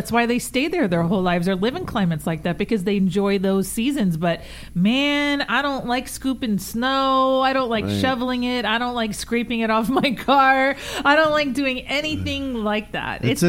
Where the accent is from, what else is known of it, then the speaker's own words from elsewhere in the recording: San Antonio, Texas, United States; born there; No, I was born in San Antonio, Texas, and then traveled across the United States with my family for several years.